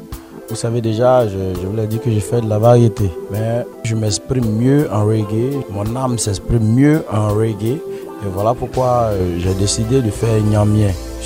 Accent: Mayako, Côte d’Ivoire; J'ai mon père qui vient de la région du Gbeke, précisément de Ndiébonois. Mais moi, je suis né à Mayako, j'ai grandi à Mayako, toute la famille, tous les amis me connaissent en tant que quelqu'un qui a grandi à Mayako.

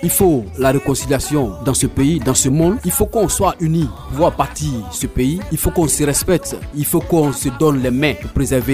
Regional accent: Côte d’Ivoire

